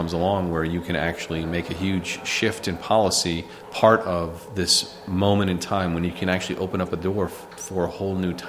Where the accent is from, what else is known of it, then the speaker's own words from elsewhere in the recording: Bethesda, Maryland, United States; So I grew up in Bethesda. And I went to Mater Dei, and then I went to Georgetown Prep, and I had a pretty normal sort of suburban D.C. Experience.